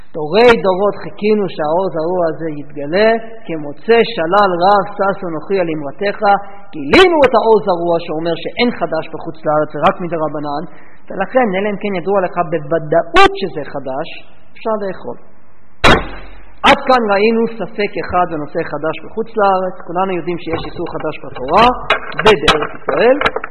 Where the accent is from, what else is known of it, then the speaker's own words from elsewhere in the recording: United States; now in Israel; כשאני גדלתי בארצות הברית אני לא שמעתי גם את המילה חדש.